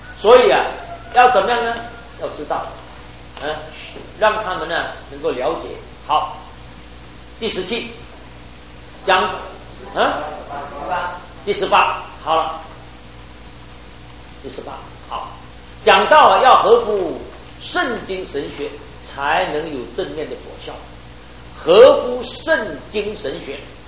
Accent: Fujian, China; 我来福建讲道，大家觉得亲切，为什么？我是福建人嘛

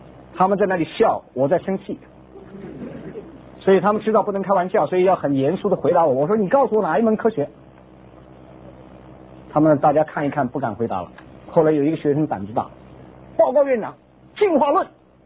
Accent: China; 你知道我们中国人有一个毛病，就是我们对于这些很有地位的人，我们会佩服他到一个程度

